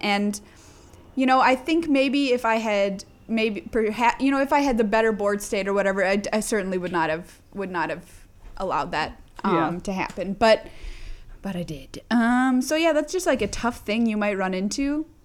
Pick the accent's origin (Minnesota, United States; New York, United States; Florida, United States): Minnesota, United States; And I'm just like, Jesus Christ, because I'm a Minnesotan.